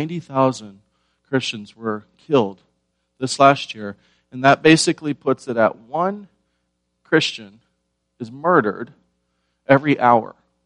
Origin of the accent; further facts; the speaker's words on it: United States; Because I'm an American, right?